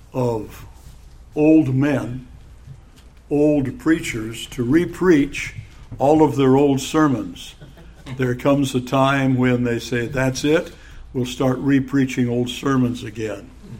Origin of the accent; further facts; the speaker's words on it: California, United States; Now, I'm from California, and the church I grew up in, well, the trustees could smoke, but the deacons could not.